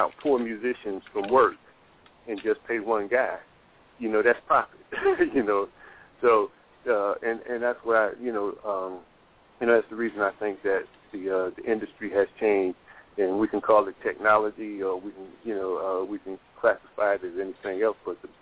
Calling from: Houston, Texas, United States; I'm calling in from Houston, Texas, man.

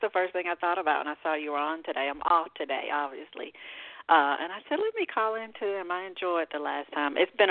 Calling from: Georgia, United States

